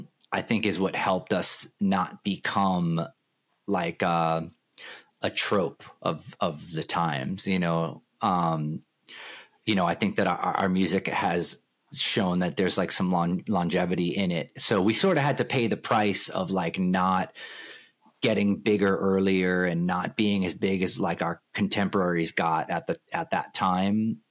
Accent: Little Neck, New York, United States; I grew up in Little Neck.

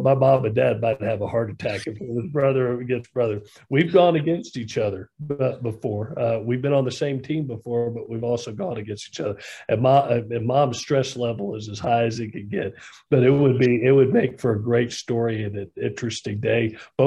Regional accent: Southeast, United States; I grew up in the Southeast. I knew the talent level of the Southeast when it comes to players.

